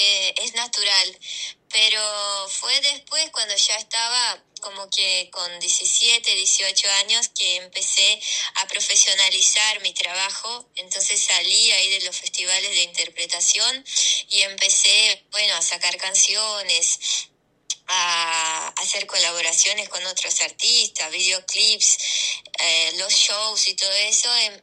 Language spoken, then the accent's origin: Spanish; Rivera, Uruguay; accent: border accent; voy a Montevideo y hablo con cualquier persona, hola, y ya saben que yo soy de Rivera